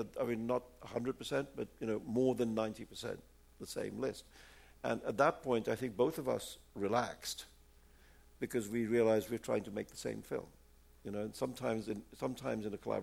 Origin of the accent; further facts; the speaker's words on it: India; first language Urdu; English is a second language; I mean, I'm not Iranian. I'm from India. I don't speak Farsi.